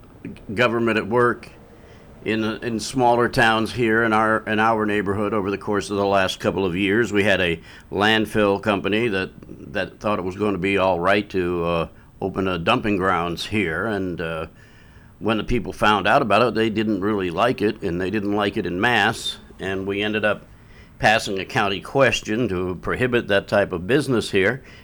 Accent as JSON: {"language": "English", "region": "East Coast", "country": "United States", "tie": "born or raised there", "said": "You know, it's funny you say that because growing up on the East Coast, we acknowledged everybody."}